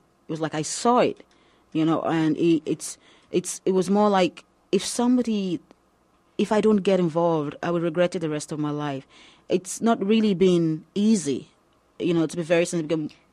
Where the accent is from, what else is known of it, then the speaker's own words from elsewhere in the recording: Lagos, Nigeria; I was born in Lagos. And I attended schools in Lagos, my primary and secondary school.